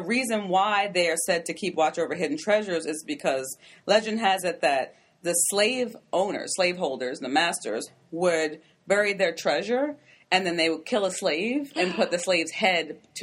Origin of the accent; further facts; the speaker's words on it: Maryland, United States; This is one from the Gullah people, which I don't know that much about because, again, I'm from Maryland.